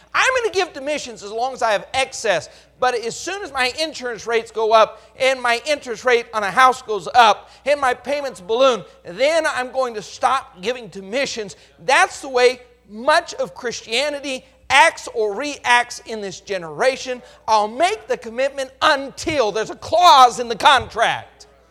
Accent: Texas, United States; Maybe it's just that I'm from Texas.

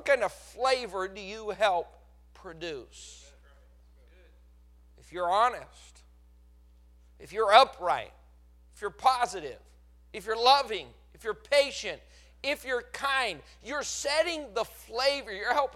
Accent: Colorado, United States; And I grew up in Colorado, so I know what I'm talking about.

